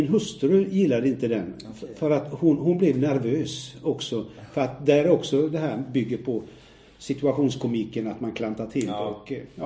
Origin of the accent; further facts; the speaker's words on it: Mölndal, Västra Götaland County, Sweden; Jag tycker att jag pratar väldigt bra rikssvenska numera. Mm. Gotländska försöker man inte på ens, i och med att jag inte är gotlänning. Men jag kommer från västkusten.